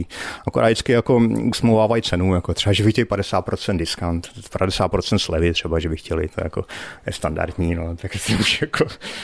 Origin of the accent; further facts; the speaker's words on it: Prague, Czechia; tak mi to tak nějak připomíná Prahu, já jsem původně z Prahy.